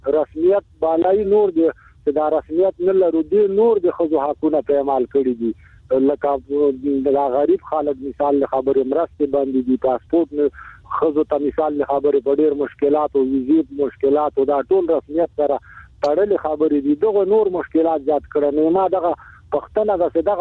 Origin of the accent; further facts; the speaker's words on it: Afghanistan; زه افغان مهاجر يم کډلی زدران يم